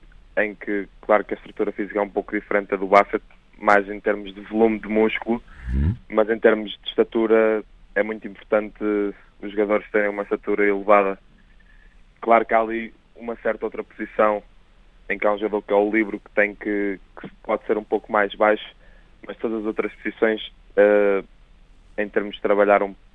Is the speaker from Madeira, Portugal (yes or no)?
no; Lisbon, Portugal; now in Porto, Portugal; este ano tenho estado no Porto a estudar, porque eu sou de Lisboa, só que com os treinos da Seleção Nacional são realizados no Porto, fiquei a viver no Porto.